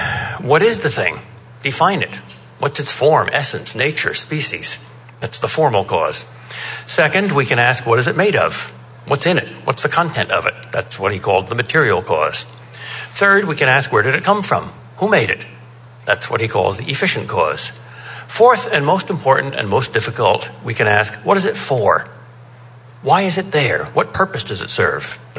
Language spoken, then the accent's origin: English; Boston, Massachusetts, United States; However, I am here because I am from Boston.